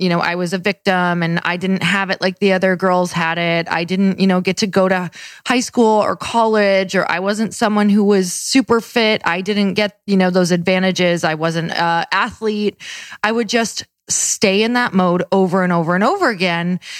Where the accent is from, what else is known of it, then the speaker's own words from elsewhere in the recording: Midwest, United States; So I'm from the Midwest and there was a clear difference in our personalities.